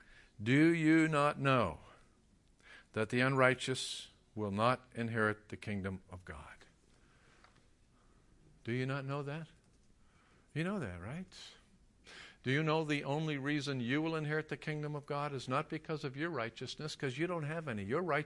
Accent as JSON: {"language": "English", "town": "La Puente", "region": "California", "country": "United States", "tie": "born or raised there", "said": "I grew up in La Puente, bunch of little kids."}